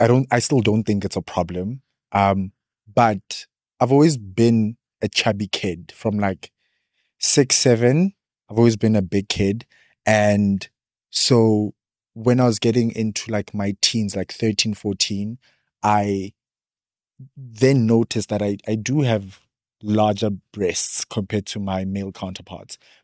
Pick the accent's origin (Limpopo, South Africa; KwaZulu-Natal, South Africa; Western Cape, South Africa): Limpopo, South Africa; Polokwane; moved away as an adult; now in Johannesburg, South Africa; So I'm from Limpopo. Grew up in multiple areas of Limpopo, but spent majority of my childhood in Polokwane, which is the capital city of the province. 2023, moved to Joburg for school.